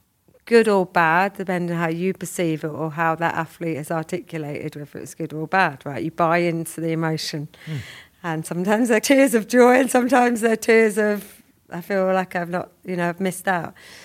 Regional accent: South East England, United Kingdom; I grew up in Kent, you know, white and white, Count of Kent, as I say it, you know, as a mixed race child to a white mother, white siblings, white stepdad, white school friends, white everybody around

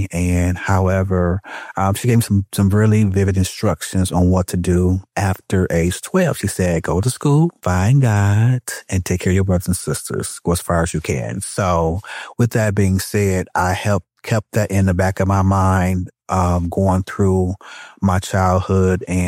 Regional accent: Milwaukee, Wisconsin, United States; I'm from Milwaukee, Wisconsin. I'm born and raised in a medium family, the youngest of five.

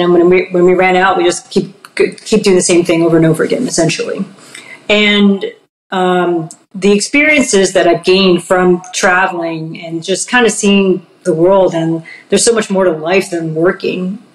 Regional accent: New Jersey, United States; also born or lived in New York City; But I was born in New York City, though. So I was born in New York City. Going into third grade, they decided, oh, let's move the family. Let's go to New Jersey.

